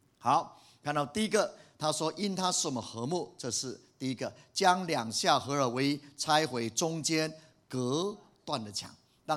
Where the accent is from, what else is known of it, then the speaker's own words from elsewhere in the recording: Taichung, Taiwan; 就是我们台湾人啊，就是我们华人啊，直接讲就讲台中人啊